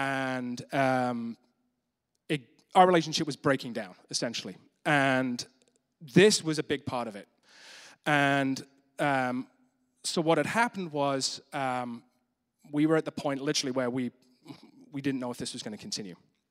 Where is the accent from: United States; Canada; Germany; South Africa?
Germany; growing up in Germany kind of gave me a bit of a different experience of life